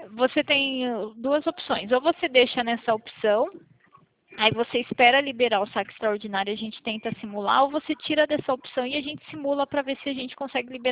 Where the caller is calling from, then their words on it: Limeira, São Paulo, Brazil; Vou falar aqui da cidade de Limeira, São Paulo, estado de São Paulo.